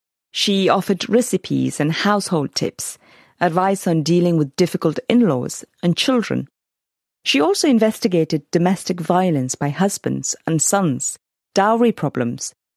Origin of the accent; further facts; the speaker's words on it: Afghanistan; moved away as an adult; I was born in Afghanistan and spent my first 18 years there.